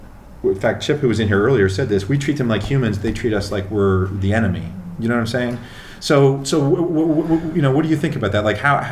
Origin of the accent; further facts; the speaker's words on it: New Jersey, United States; I'm from New Jersey.